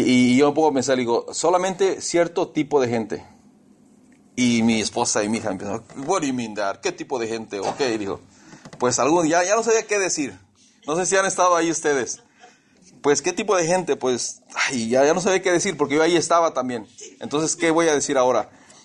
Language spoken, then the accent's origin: Spanish; Mexico; Ahora, soy bien mexicano.